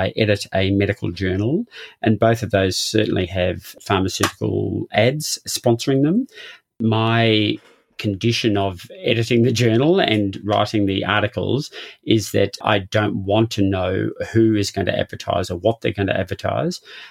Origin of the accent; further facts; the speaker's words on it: Brisbane, Queensland, Australia; This will be my last podcast as a Queenslander for some time. So I am heading off to a rather small island in the Northern Territory for the upcoming years.